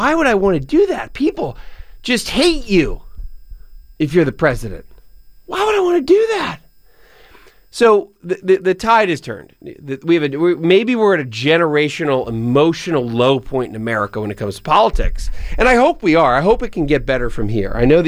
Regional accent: Pennsylvania, United States; my home state of Pennsylvania, next to Kennett Square

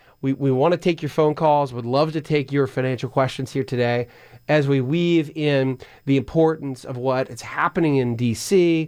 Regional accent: Pennsylvania, United States; my home state of Pennsylvania, and my alma mater state, North Carolina, Tar Heel country.

